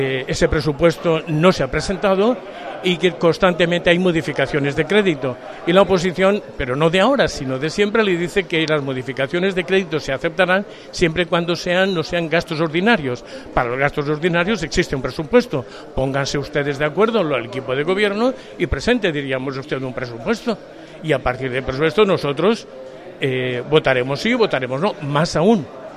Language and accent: Spanish; Burriana, Valencian Community, Spain; also born or lived in Castellón; now in Benicàssim, Spain; Yo resido hace 27 años en Benicàssim. Es decir, yo nací en Burriana, me fui a estudiar a València, después residí una temporada en Castellón y llevo ya 26 años residiendo en Benicàssim.